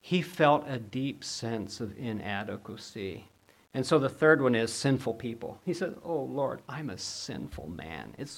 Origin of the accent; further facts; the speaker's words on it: Brooklyn, New York, United States; Oh, okay. I'm from Brooklyn, right?